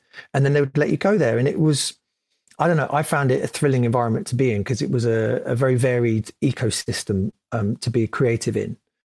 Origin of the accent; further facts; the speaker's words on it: Bounds Green, London, United Kingdom; I went to school in North London, in Southgate is where I went to school. And because I was raised in Bounds Green, went to school in Southgate. My dad's house was Barnet.